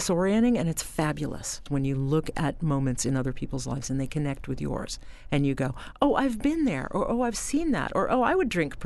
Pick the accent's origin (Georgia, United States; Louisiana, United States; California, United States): Georgia, United States; Atlanta; Here I am growing up in Atlanta in the 70s, and I'm wearing bell bottoms and I have dirty feet, and my first concert was … at the Atlanta Stadium.